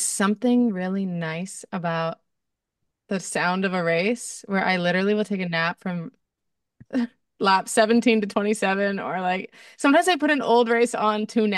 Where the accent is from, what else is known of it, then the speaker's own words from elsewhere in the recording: Vancouver, British Columbia, Canada; I'm from Vancouver